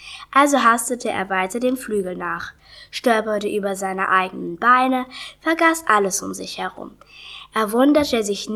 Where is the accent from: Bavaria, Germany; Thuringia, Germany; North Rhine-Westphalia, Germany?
Thuringia, Germany; Erfurt; Ich komme aus Erfurt und bin in der Thomas-Mann-Grundschule. Das ist eine Grundschule und ich bin auch 10 Jahre alt und ich bin 4. Klasse.